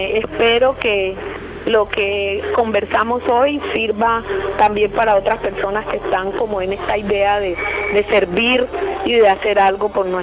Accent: Chocó, Colombia; acá en el Chocó también faltaba hacer muchas. Y me vine para mi tierra a poner mi granito de arena en eso que faltaba hacer.

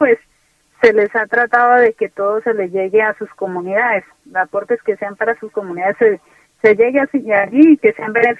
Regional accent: Vichada, Colombia; yo soy una bichadense, nacida y criada aquí en el Bichada, como muchos de ellos. Y igual pues soy una colombiana más

